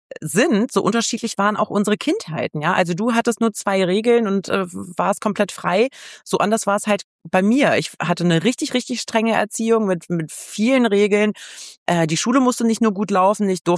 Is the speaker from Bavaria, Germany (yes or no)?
no; Hanover, Lower Saxony, Germany; moved away as an adult; now in Berlin, Germany; Ich bin ja aufgewachsen in Hannover und ich habe damals entschieden, so von jetzt auf gleich, ich gehe nach Berlin.